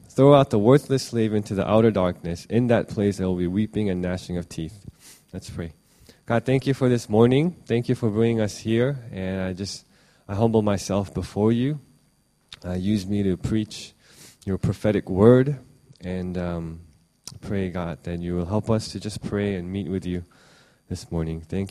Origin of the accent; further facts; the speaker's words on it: South Korea; So when I was growing up in Korea, my grandmother used to say this: if you're Korean